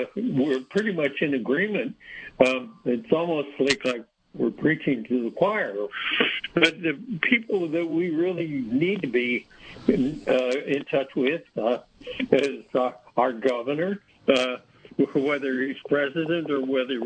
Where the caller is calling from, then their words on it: Philo, California, United States; I'm from Philo, California